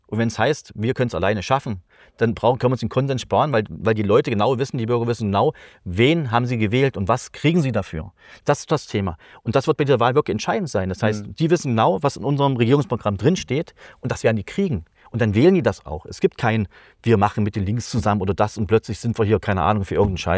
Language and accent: German; East Germany, Germany; ich bin ja in der DDR groß geworden